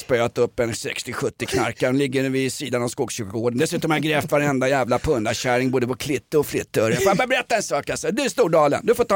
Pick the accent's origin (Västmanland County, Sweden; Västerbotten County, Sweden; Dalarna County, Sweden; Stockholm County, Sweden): Stockholm County, Sweden; Vällingby; Jag är uppväxt i Vällingby på det glada 70-talet.